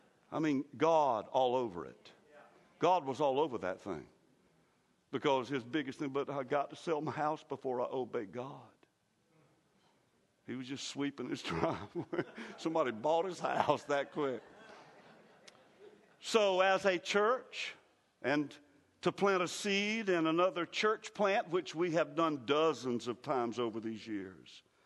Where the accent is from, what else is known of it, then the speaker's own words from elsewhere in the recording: the South, United States; Now, I'm from the South, the Bible Belt.